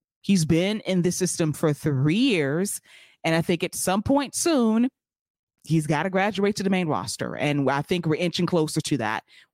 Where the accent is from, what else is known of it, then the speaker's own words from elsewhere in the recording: Chicago, Illinois, United States; on the debut of the C-Dub in Chicago. My hometown